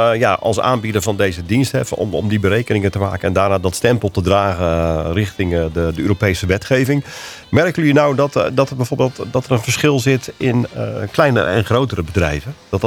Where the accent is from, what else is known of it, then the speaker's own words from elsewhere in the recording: Netherlands; Of zijn wij Nederlanders, maken wij ons daar al drukker over?